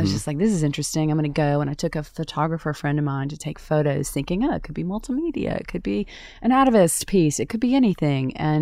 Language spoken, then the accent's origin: English; Mississippi, United States; I was born and raised in Mississippi. We didn't talk about that kind of stuff and grew up in the Baptist church.